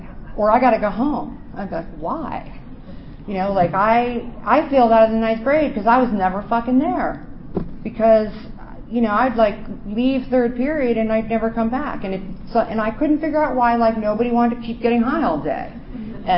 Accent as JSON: {"language": "English", "region": "Maryland", "country": "United States", "tie": "born or raised there", "said": "I grew up in Montgomery County, and so I went to school for, and these kids had fucking money. Some of them came to school in limos. Some of them were diplomats' kids."}